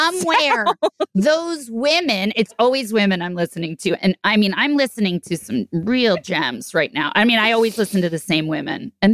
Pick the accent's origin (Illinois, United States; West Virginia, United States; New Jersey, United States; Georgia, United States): New Jersey, United States; I'm like, I'm from New Jersey. This is crazy.